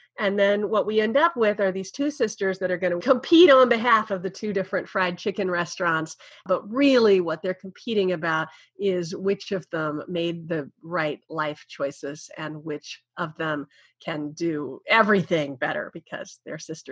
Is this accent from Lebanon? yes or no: no; Texas, United States; moved away; also born or lived in Kansas; I grew up in Texas and Kansas. I was the May. I left for New York.